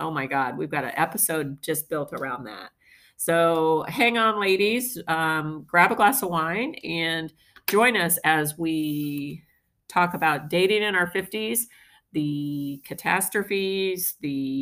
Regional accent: Illinois, United States; born there; I'm 56. I was born in Central Illinois, not in really a small farm town. It's kind of a small ag town.

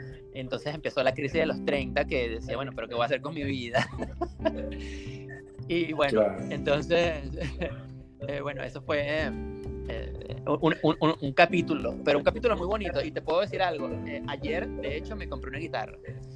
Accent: Venezuela; siendo venezolano, bueno, te podrás imaginar lo duro que fue eso.

